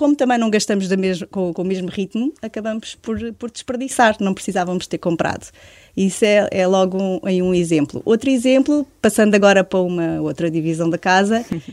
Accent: Alentejo, Portugal; moved away as an adult; now in Lisbon, Portugal; tenho 42 anos, vivo em Lisboa, mas sou alentejana. Vim para Lisboa aos 26 anos

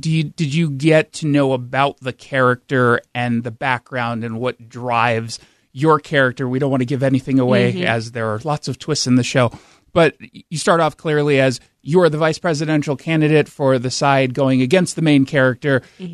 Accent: California, United States; I'm from Southern California

